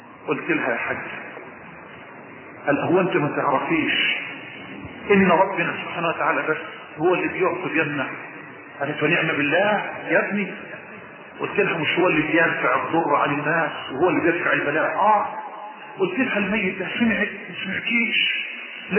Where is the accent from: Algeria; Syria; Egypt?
Egypt; Mansoura, Dakahlia; عندي مسجد عندنا في المنصوره في قاب